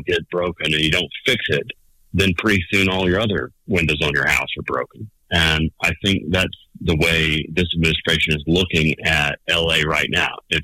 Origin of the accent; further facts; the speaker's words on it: Birmingham, Alabama, United States; And you know, my hometown of Birmingham was rioting and looting downtown.